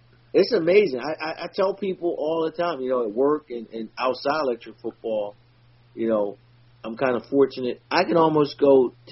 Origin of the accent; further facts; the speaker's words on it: Philadelphia, Pennsylvania, United States; He was like, where you from? I said, I'm from Philly.